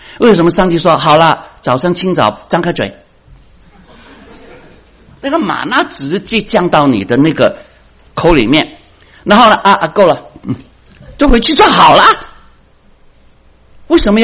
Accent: China; 我们中国人怎么说啊？

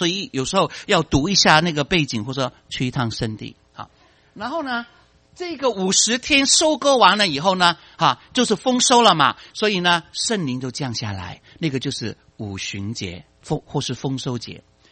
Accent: Fuzhou, Fujian, China; first language Cantonese; 好比说我们都是说中国话的，但是我的母语是广东话，这个是有别于普通话。我的家乡是说福州话，有别于南海的福建厦门话

